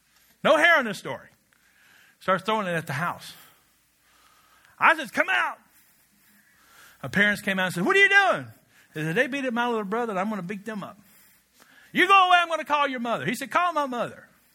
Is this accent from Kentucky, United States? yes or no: yes; Kentucky, United States; Now, I'm from Kentucky where anything is possible.